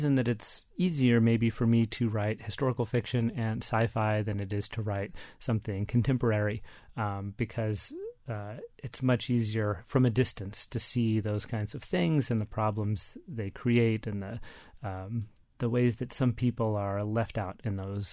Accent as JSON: {"language": "English", "region": "Texas", "country": "United States", "tie": "born or raised there", "said": "growing up in Texas, of course, you get a lot of Texas history along with the U.S. history."}